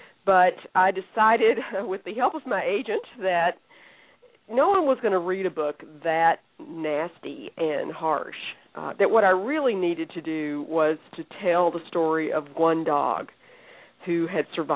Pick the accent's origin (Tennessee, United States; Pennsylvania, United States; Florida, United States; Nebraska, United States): Tennessee, United States; now in Montana, United States; I was a newspaper reporter for about 26 years. I grew up in Tennessee, and I worked in Tennessee and New York and Washington, D.C., before I moved out to Montana about 16 years ago.